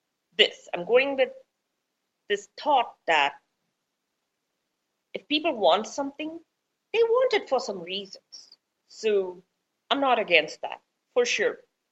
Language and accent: English; Las Vegas, Nevada, United States; I'm from Las Vegas, so I love Las Vegas and I love American culture personally.